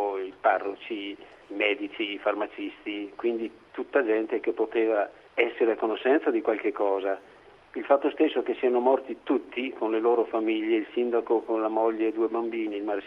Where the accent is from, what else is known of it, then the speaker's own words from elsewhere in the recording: Longarone, Veneto, Italy; Io sono arrivato il mattino successivo verso le 7 nella piana di Longarone e non c'era più il mio paese